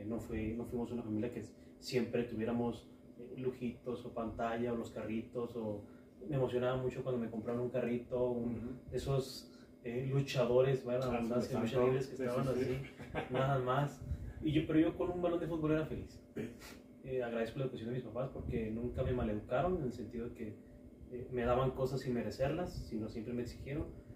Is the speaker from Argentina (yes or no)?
no; Durango, Mexico; Nosotros somos de Durango, mi familia es originaria de Durango. Mis hermanos, si bien nacieron aquí, pues yo nací inclusive en Durango.